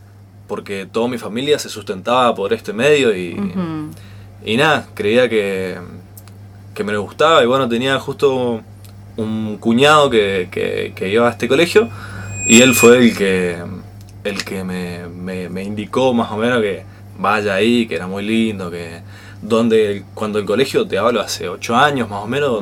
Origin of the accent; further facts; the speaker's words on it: Oberá, Misiones, Argentina; born there; muy pequeño trabajaba con mi familia en el campo, porque yo soy de Oberá, nacido ahí.